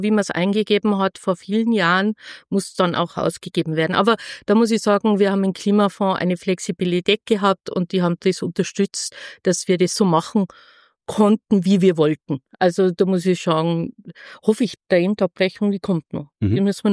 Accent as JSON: {"language": "German", "town": "Kössen", "region": "Tyrol", "country": "Austria", "tie": "born or raised there", "said": "Ich komme aus Tirol, aus Kössen. Das ist im Nordosten von Tirol, Grenze zu Bayern. Mhm. Bin auf einem Bauernhof aufgewachsen mit Zimmervermietung, so typisch ländlich, wie man sich das vorstellt und wie ganz viele sind."}